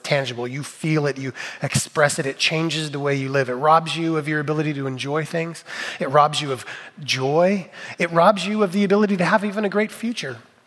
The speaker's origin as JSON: {"language": "English", "region": "California", "country": "United States", "tie": "born or raised there", "said": "I grew up in California, so I was in the pool with an older brother a lot."}